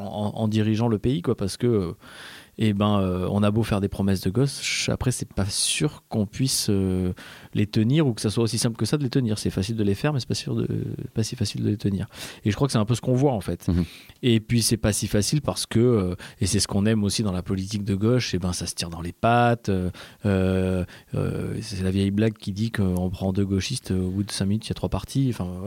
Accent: Auvergne-Rhône-Alpes, France; J'ai grandi en Ardèche.

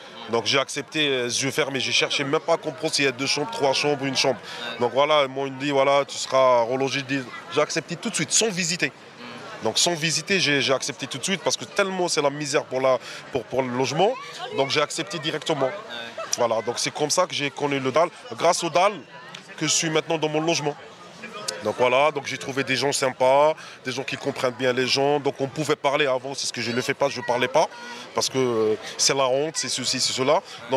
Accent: France; Je suis français. Ouais. Je suis français. Ma mère elle est française, mon père il est français, mes sœurs elles sont françaises, mes frères ils sont français, donc on est tous français.

